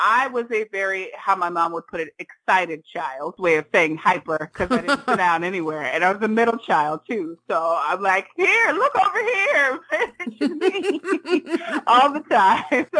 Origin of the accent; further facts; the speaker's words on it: La Marque, Texas, United States; So a few years ago, I was born in a little town called Lamarck, Texas. Actually, it was Texas City, Texas, which was our high school rival, but that's a whole other story. I went to school in Lamarck, Texas